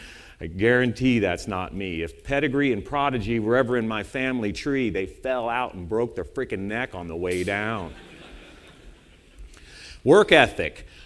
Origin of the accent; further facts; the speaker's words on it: United States; I'm an American.